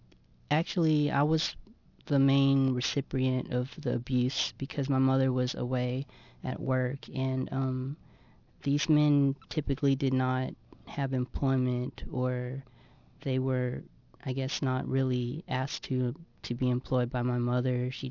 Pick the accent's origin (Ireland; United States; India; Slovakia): United States; New Jersey; mother's a immigrant from the Philippines, and she's a single mother who raised me since birth here when I was born in New Jersey